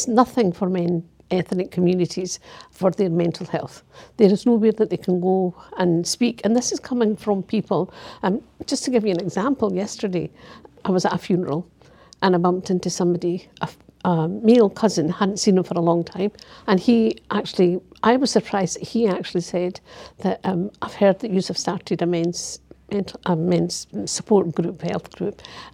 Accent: Glasgow, Scotland, United Kingdom; I was born and brought up in Glasgow, way back in the 70s

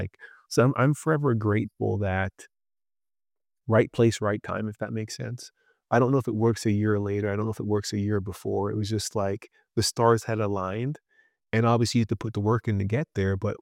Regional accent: Orlando, Florida, United States; one of Coach Bobby's good friends was the coach at South Florida, and I grew up in Orlando.

